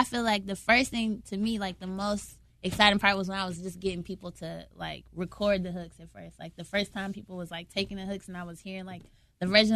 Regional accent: Greensboro, North Carolina, United States; I'm from Greensboro, North Carolina originally.

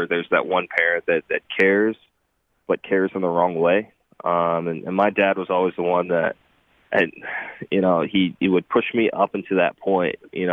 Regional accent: Dallas, Texas, United States; now in Pittsburgh, United States; You know, I grew up in Dallas, and you got the Mavericks downtown, you got the Stars downtown

